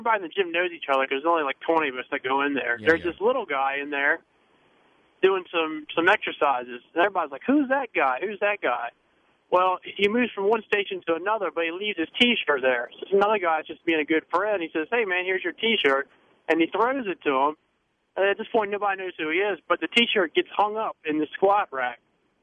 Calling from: Maryland, United States; Not Delaware. I'm calling from Maryland, Eastern Shore.

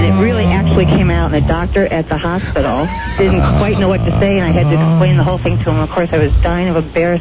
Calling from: Rochester, New York, United States; Rochester, New York.

